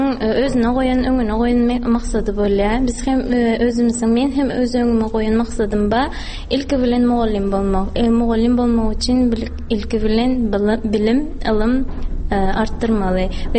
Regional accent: Turkmenistan; Без Түркмәнстаннан келдек.

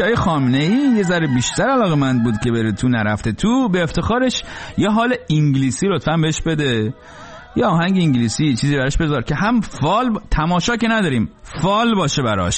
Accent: Iran; برای ما که ایرانی هستیم و جز ملت ایران.

